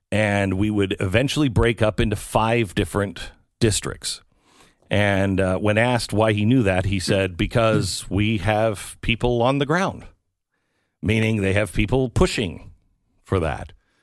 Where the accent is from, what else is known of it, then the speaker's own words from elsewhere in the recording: West Coast, United States; I never heard of it, and I grew up in the West Coast.